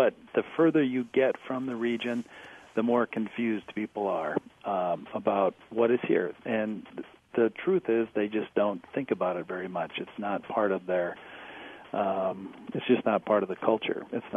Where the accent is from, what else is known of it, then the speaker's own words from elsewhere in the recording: South Dakota, United States; also born or lived in Iowa / Minnesota; I grew up in South Dakota. I grew up on a farm there, but I've lived in Iowa and Minnesota